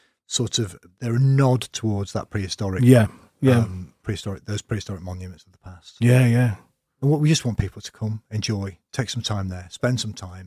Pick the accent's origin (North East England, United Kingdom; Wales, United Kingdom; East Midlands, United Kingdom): East Midlands, United Kingdom; I'm not from Leicestershire. Derbyshire, born and bred.